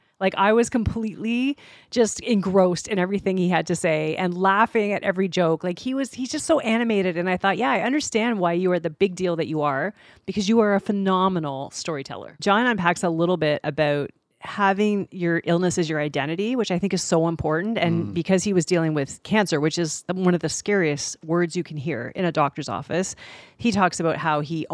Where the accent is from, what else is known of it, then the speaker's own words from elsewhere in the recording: Canada; because I'm Canadian.